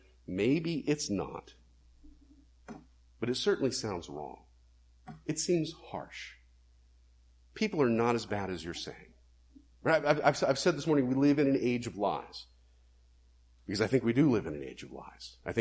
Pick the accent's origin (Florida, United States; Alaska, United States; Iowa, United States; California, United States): Florida, United States; now in New England, United States; Growing up in Florida, it was cockroaches. Here in New England, it's usually mice.